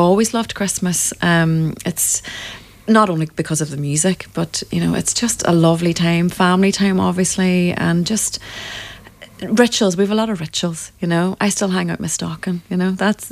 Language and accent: English; Derry, Northern Ireland, United Kingdom; I'm a girl from Derry